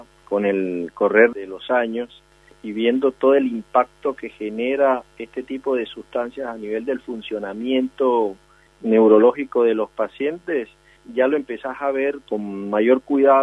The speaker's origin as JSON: {"language": "Spanish", "country": "Colombia", "said": "Si uno se basa mucho en mi país como tal, pues tenemos el flagelo del narcotráfico"}